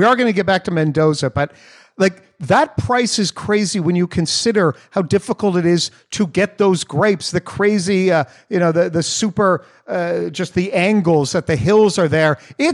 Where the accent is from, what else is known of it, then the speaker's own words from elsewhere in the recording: Canada; I was from Canada